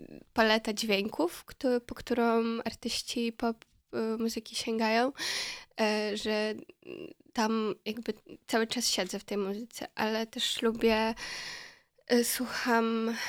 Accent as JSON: {"language": "Polish", "town": "Khmelnytskyi", "region": "Khmelnytskyi Oblast", "country": "Ukraine", "second_language": "Polish", "moved": "as an adult", "lives_now": "Wrocław, Poland", "said": "Pochodzę z miasta, które się nazywa Chmielnicki. Znajduje się pomiędzy Lwowem a Kijowem. Tak, jest gdzieś pomiędzy 400 kilometrów od Lwowa, 400 kilometrów od Kijowa. I przyjechałam do Polski na studia, na polonistyczne."}